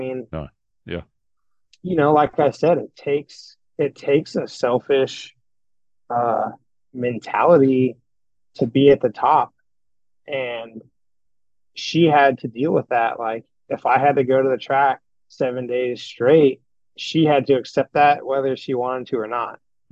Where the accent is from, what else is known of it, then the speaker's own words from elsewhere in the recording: California, United States; Her dad had a track, and she was selling Gatorades, and I was from California